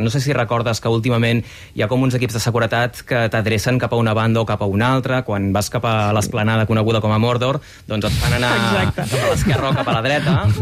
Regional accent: Badalona, Catalonia, Spain; Hi ha una cosa, mira, jo sóc de Badalona

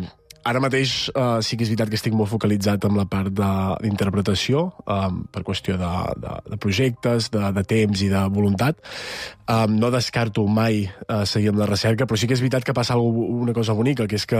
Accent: Vic, Catalonia, Spain; born there; nosaltres, jo i els meus germans, som nascuts tots a Vic.

